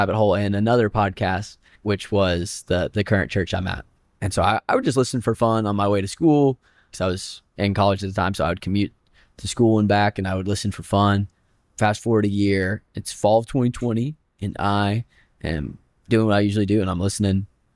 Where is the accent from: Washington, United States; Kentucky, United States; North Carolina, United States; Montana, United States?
North Carolina, United States; Asheville; moved away as an adult; now in Waco, United States; I am from Asheville, North Carolina. I was born and raised there, and I moved to Waco when I was 20.